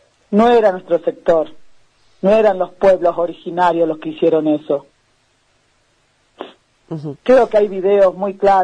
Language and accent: Spanish; Jujuy, Argentina